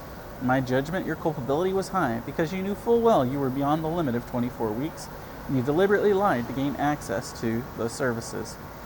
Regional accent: United States; as an American, I always get my geography wrong.

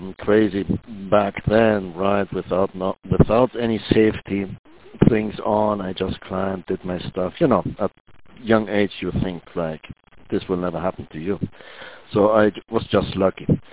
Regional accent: Argentina; English is a second language; traveled to my home country, Argentina, spent some quality time with friends and my mother.

